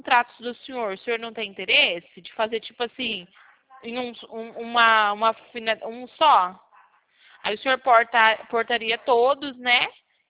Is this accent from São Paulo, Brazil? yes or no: yes; Porto Ferreira, São Paulo, Brazil; a gente não é de Araras, não, a gente é de Porto Ferreira.